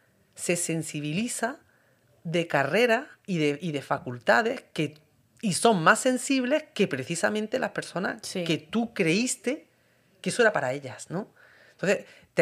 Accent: Montalbán de Córdoba, Andalusia, Spain; Yo soy de pueblo, de Montalbán de Córdoba, y a mí me gustaría darle muchísimo más a mi pueblo

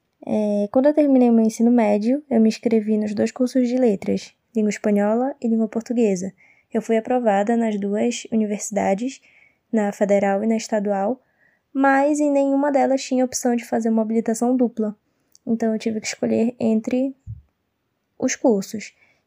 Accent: Belém, Pará, Brazil; eu sou da cidade de Belém do Pará, do norte do Brasil

